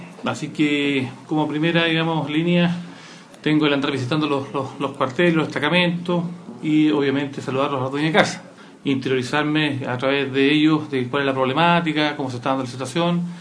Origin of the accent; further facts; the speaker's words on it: Los Ángeles, Biobío, Chile; la conozco porque soy de Los Ángeles, soy angelino